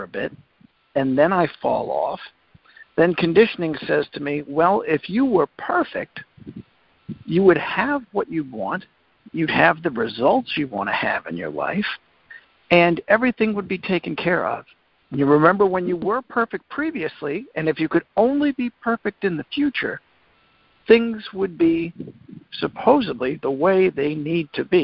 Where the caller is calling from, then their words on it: Annapolis, Maryland, United States; I'm calling from Annapolis, Maryland.